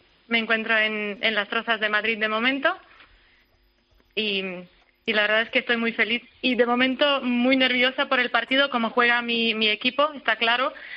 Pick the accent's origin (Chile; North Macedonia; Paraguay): North Macedonia; Spanish is a second language; now in Spain; Soy macedonia, pero vivo en España y me considero medio española en el corazón, la verdad.